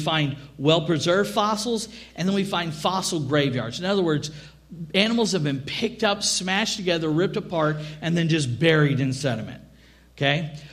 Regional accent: Texas, United States; I mean, I'm from Texas.

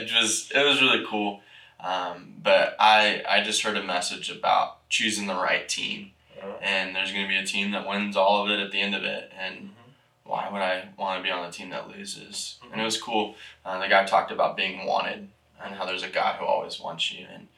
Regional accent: Tampa, Florida, United States; So I grew up in Tampa, Florida. So it's a big city, a little bit different than Milledgeville, Georgia, but we're excited about being here.

